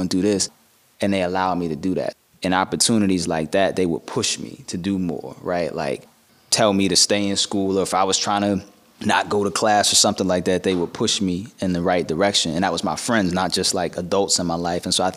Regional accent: Pikesville, Maryland, United States; born or raised there

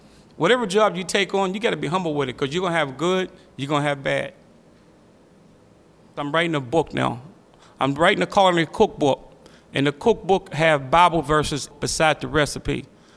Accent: Braddock, Pennsylvania, United States; I was born in Braddock, Pennsylvania. I grew up with my grandmother, and she was very strict on me.

